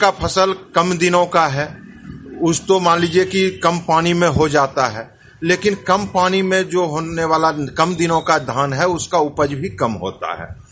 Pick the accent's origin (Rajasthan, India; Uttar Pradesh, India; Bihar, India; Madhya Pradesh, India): Bihar, India; मैं 81 टोला ग्राम का निवासी हूं, प्रखंड बरियारपुर जिला मुंगेर।